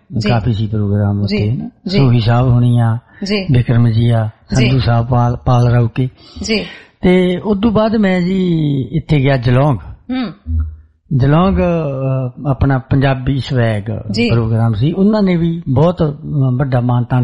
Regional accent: Hathur, Punjab, India; born there; now in Jalandhar, India; ਉਦੋਂ ਬਾਅਦ ਮੇਰਾ ਜਨਮ ਹੋਇਆ ਮਾਲਵੇ ਦਾ ਪਿੰਡ ਹਠੂਰ ਦਾ ਜੀ, ਔਰ ਮੈਂ 92-93 ਦੇ ਵਿੱਚ ਜਲੰਧਰ ਆ ਗਿਆ।

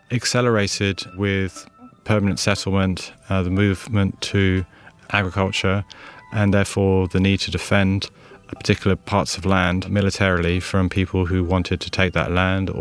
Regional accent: London, United Kingdom; born there; I was born in London. My father is French, and my mother is Estonian.

